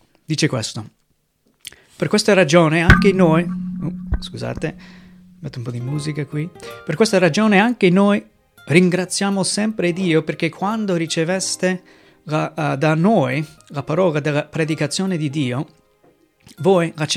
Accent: United States; Italian is a second language; now in Italy; sono missionario con la Chiesa Evangelica, servendo il Signore qui in Italia dal 2007. Vengo dagli Stati Uniti

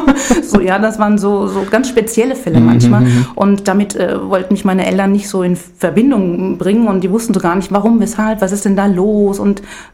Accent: Obereschenbach, Bavaria, Germany; accent: Lower Franconian; Also ich komme gebürtig. Bin ich Unterfränkin. Ich komme aus Obereschenbach, das liegt bei Hammelburg, Bad Kissingen. Mhm. Und ja, man hört es manchmal an meinem Dialekt.

